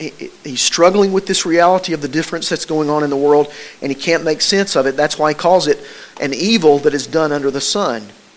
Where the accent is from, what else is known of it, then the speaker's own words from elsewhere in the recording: Tennessee, United States; the kind of houses we build around here and in the place where I grew up in East Tennessee don't do well.